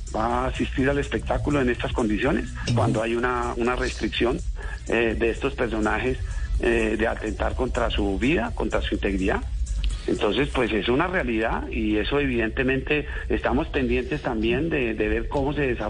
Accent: Montería, Córdoba, Colombia; Acuérdense que yo soy de Montería, mi familia es de Montería

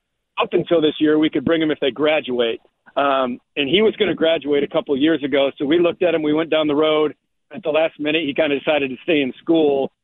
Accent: Michigan, United States; I'm actually still up in Michigan. I'm up here for the draft, and I'm visiting my parents right now. This is my home state.

